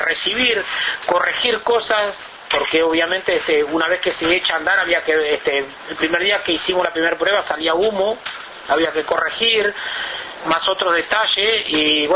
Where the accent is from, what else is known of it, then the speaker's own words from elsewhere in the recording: Uruguay; como uruguayo